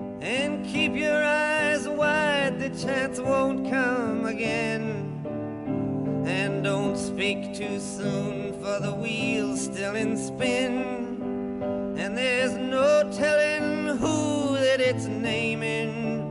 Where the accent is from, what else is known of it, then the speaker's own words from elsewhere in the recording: Foggia, Apulia, Italy; Si sente che sono di Foggia.